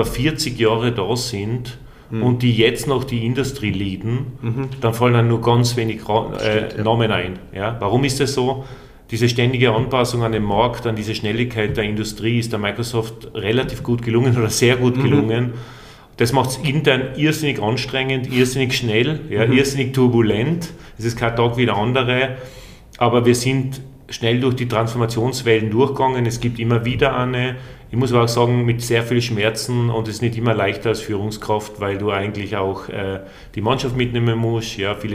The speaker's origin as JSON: {"language": "German", "region": "Tyrol", "country": "Austria", "said": "Man hört es ja wahrscheinlich gleich am Dialekt. Ich komme ursprünglich aus Osttirol."}